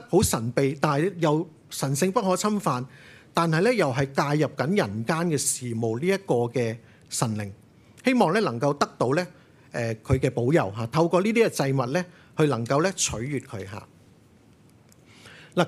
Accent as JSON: {"language": "Cantonese", "country": "Hong Kong", "tie": "born there", "said": "或者我哋喺香港出生嘅人咧，其實對祭祀咧依樣嘢咧都唔陌生嘅"}